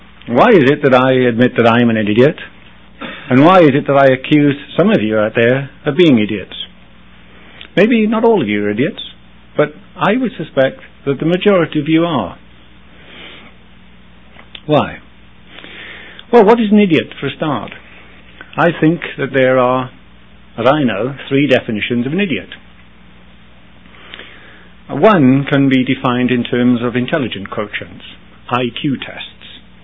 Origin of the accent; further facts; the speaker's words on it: Wales, United Kingdom; I come from Wales. And Wales is very small. It's about 50 miles wide and about 100 miles long. That's all it is. And there's a few million Welsh people. We are dominated by the English.